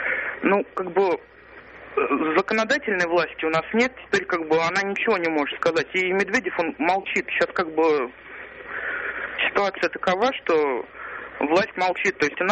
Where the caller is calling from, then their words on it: Moscow, Russia; Я звоню из Москвы.